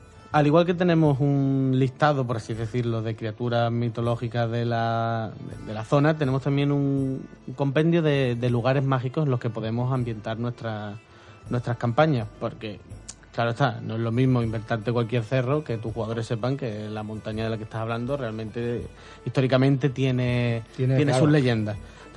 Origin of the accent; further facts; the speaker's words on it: Seville, Andalusia, Spain; para los que somos de Sevilla nos viene bien